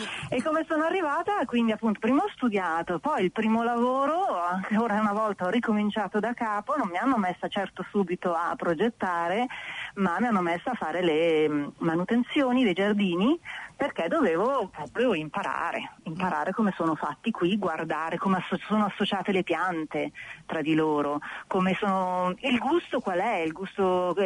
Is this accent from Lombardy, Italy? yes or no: yes; Milan, Lombardy, Italy; io vengo da Milano, dove al massimo i giardini sono molto piccoli, sono per lo più terrazzi